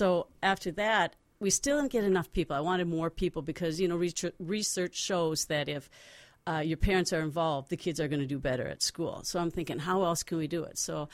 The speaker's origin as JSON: {"language": "English", "town": "Brooklyn Center", "region": "Minnesota", "country": "United States", "tie": "born or raised there", "said": "Yeah, I grew up in Brooklyn Center, and I went to Park Center High School and North Dakota State for college."}